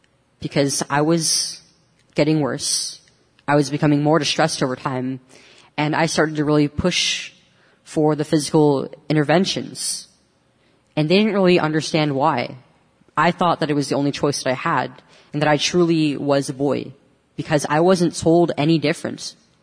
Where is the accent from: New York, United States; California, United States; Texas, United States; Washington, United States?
California, United States; Manteca; I'm from Manteca, and I started seeing a therapist here in Modesto, Kaiser.